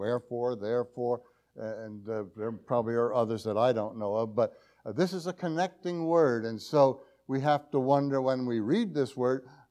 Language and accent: English; New York, United States; I'm from New York State. Forgive me for being a Yankee, but I've never been a Yankee fan, however. But I lived in, not in Cooperstown. Cooperstown was our county seat.